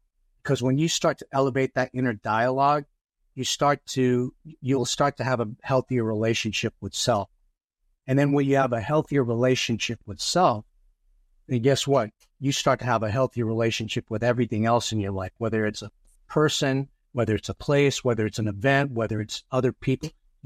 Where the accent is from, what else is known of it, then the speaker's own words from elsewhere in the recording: Philippines; especially coming and wearing the lens of being Filipino, you start to see a lot of the generational patterns that exist